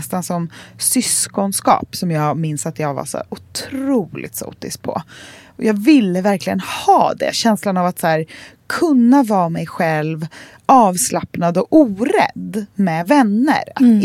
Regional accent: Gothenburg, Västra Götaland County, Sweden; jag är från Göteborg, någon som vill leka.

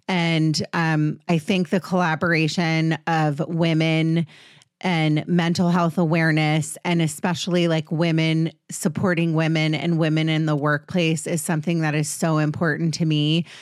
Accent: Potomac, Maryland, United States; I'm from Maryland, just so you know. Shout out Potomac

